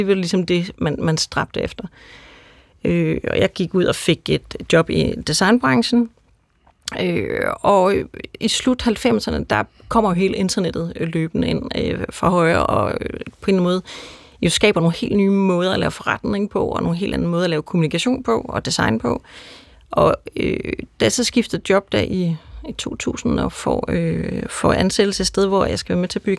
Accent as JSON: {"language": "Danish", "region": "Capital Region of Denmark", "country": "Denmark", "said": "Jamen, altså jeg er fra Bornholm"}